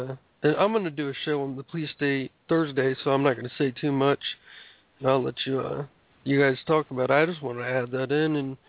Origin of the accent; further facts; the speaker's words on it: Ohio, United States; I'm from Ohio.